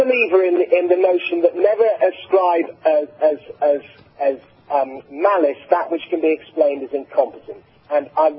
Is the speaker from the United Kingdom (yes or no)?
yes; England, United Kingdom; as an Englishman